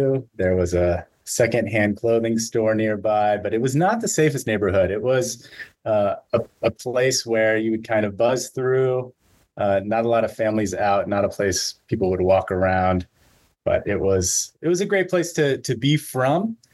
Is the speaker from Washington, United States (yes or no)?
yes; Spokane, Washington, United States; also born or lived in Chicago; But yeah, so I grew up in Spokane. I moved away for a few years to where I lived in Chicago for a while, but then came back to Spokane in, I think, 2017.